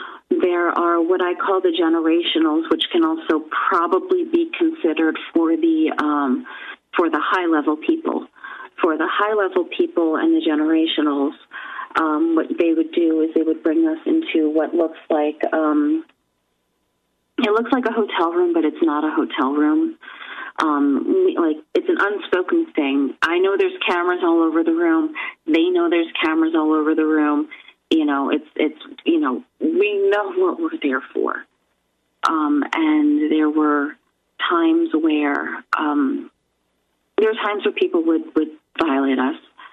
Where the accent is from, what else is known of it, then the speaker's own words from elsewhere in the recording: New York, United States; this was growing up in New York